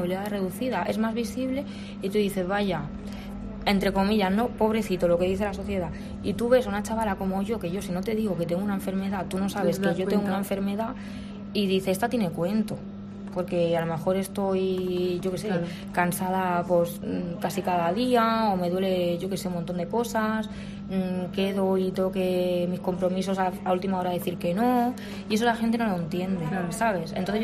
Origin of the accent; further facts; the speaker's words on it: Barcelona, Catalonia, Spain; Yo te estoy hablando de Cataluña, porque yo me crié en Barcelona.